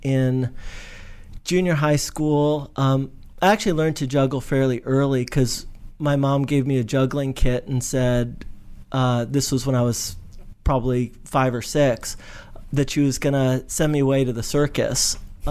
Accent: Bethesda, Maryland, United States; Bethesda, Maryland.

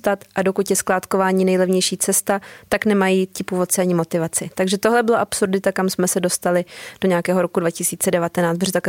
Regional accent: Vysočina Region, Czechia; Já jsem z Vysočiny, kde je skládka v městě Bystrem, je to u hradu Svojanok v kousíček v nádherné panenské přírodě

